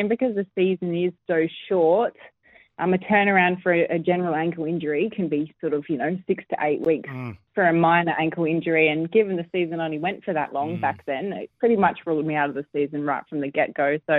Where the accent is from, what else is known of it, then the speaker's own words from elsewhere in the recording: Northern Territory, Australia; my home state in Northern Territory right now